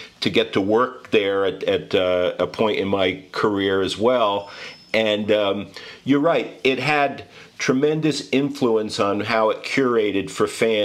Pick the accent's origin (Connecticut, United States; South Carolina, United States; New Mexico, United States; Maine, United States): Connecticut, United States; Stamford; I grew up in Stamford, Connecticut, so